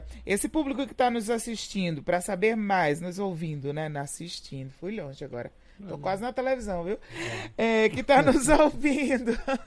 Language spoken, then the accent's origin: Portuguese; Northeast Region, Brazil; Eu venho lá do Nordeste e tal. E aí, pertinho da praia, muito próxima, meu pai cavava o poço e a água sai doce.